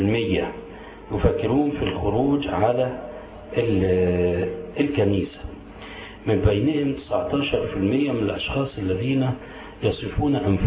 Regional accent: Egypt; عندنا في مصر هنا معظمهم أرثوذكس.

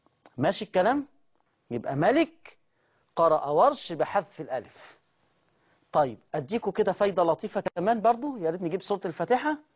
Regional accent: Egypt; أن يرفع عن أهل الإسلام وعن بلدنا مصر هذا الوباء والبلاء

